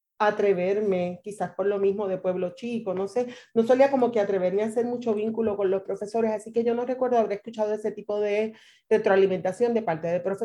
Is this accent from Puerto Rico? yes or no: yes; Aguadilla, Puerto Rico; yo soy de Aguadillas y varita de Aguadillas de escuela pública. Antes de irme a Río Piedras, estuve un año en Mayagüez